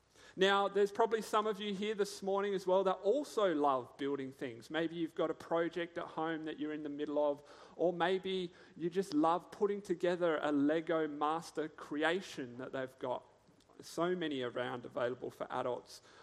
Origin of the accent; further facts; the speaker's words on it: Coober Pedy, South Australia, Australia; For myself, growing up in Cooper Pedy, one of the things that I loved to do was build things. We had sadly nothing else to do in Cooper Pedy